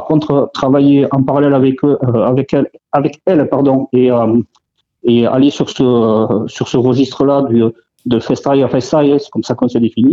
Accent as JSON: {"language": "French", "town": "Parentis-en-Born", "region": "Nouvelle-Aquitaine", "country": "France", "said": "fin août, avec les fêtes de Parentis, puisqu'on est de Parentis"}